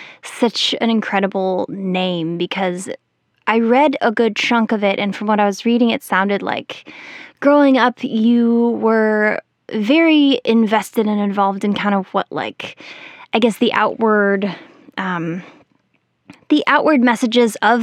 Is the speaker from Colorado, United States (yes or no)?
yes; Aurora, Colorado, United States; I grew up in Colorado. I grew up in Aurora.